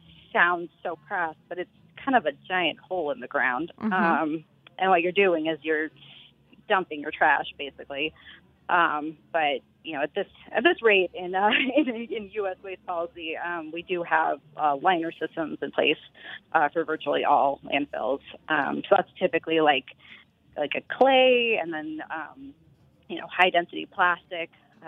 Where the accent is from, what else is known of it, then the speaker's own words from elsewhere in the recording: Austin, Texas, United States; I grew up in Texas in Austin, and we have a landfill that I used to drive past